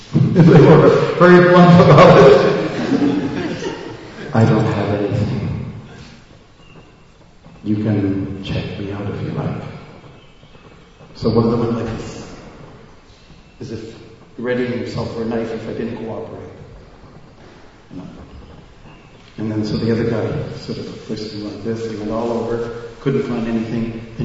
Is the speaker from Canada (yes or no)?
yes; Canada; And where are you from? So I said, "I'm from Canada."